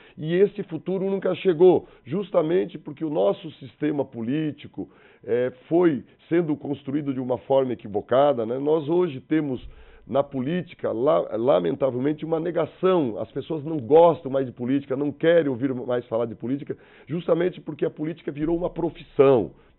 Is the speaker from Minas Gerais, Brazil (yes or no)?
no; Santa Catarina, Brazil; also born or lived in Jacinto Machado / Florianópolis; now in Blumenau, Brazil; mas quando a mãe estava grávida de 4 ou 5 meses, eu fui para o extremo oeste, onde eu me criei.